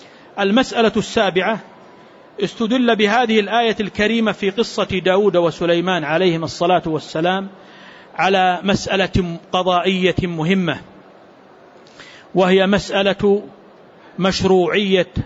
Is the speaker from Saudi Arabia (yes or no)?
yes; Saudi Arabia; لأن أحكام القضاة عندنا في المملكة العربية السعودية ولله الحمد مستمدة ومعتمدة على الكتاب والسنة